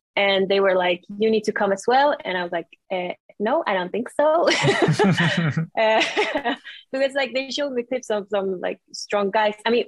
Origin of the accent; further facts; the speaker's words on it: Sweden; English is a second language; I'm from Sweden. I'm a calisthenics athlete. I work with social media and also personal training, both online and like here in Stockholm, Sweden.